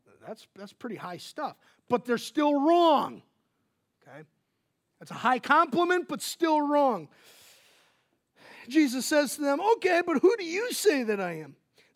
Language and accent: English; Wisconsin, United States; because he's from Wisconsin and I'm from Wisconsin, and we just clicked.